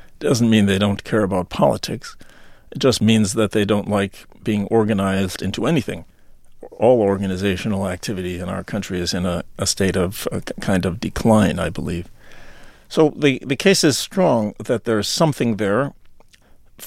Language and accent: English; United States; You know, I'm an American, and we have a powerful tradition of pluralism in our country.